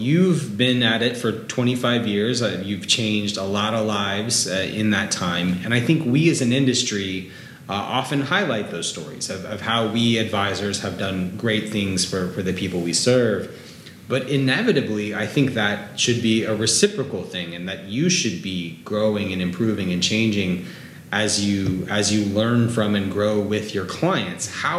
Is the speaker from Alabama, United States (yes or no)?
yes; Alabama, United States; Listen, man, I'm from Alabama